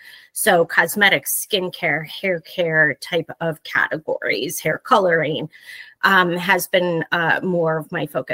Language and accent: English; Wisconsin, United States; now in Chicago, United States; So I am currently in Chicago, Illinois. So we actually just had your background live on Friday. Lots of snow came down. So I've been here about 30 years now. Born and raised actually in Wisconsin.